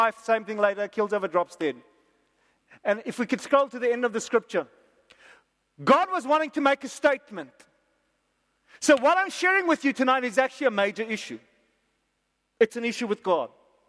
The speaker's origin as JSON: {"language": "English", "country": "South Africa", "said": "We come from South Africa and we're a democracy and we have a constitution and we have got a Bill of Rights."}